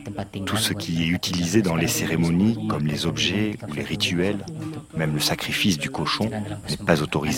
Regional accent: Sulawesi, Indonesia; Je viens de Swalesi, non loin de la Papouasie.

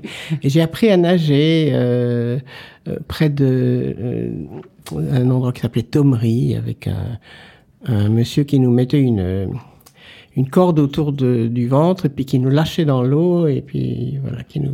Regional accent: Lyon, Auvergne-Rhône-Alpes, France; born there; je suis né à Lyon et que Lyon est une ville qui a deux cours d'eau.

